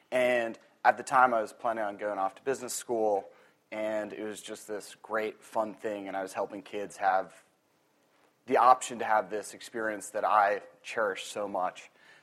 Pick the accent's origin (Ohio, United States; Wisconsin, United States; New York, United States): New York, United States; I grew up playing lacrosse on Long Island, went through the recruiting process late 90s, early 2000s